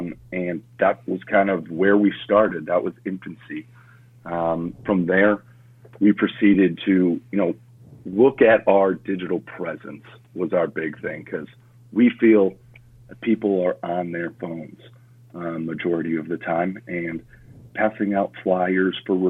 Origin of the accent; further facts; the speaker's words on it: Illinois, United States; So I'm born and raised in Illinois, actually. Went to some parochial school in Aurora, Illinois, Resurrection.